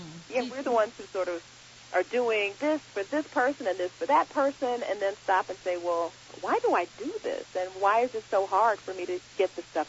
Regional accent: Gary, Indiana, United States; And when I was growing up in Gary, Indiana, Daryl was the brother who I adored

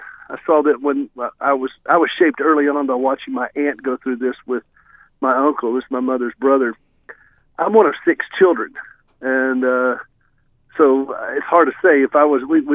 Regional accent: the South, United States; This is how I sound. Mm-hmm. I mean, I am from the South.

